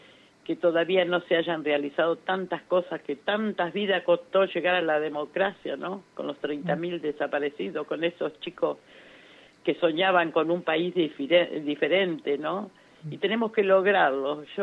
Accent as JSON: {"language": "Spanish", "country": "Argentina", "said": "como argentina, y ya a los 77 años"}